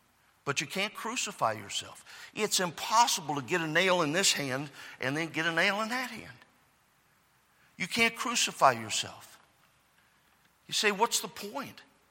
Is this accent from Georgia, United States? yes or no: no; California, United States; I grew up in California, we didn't know anything about hockey.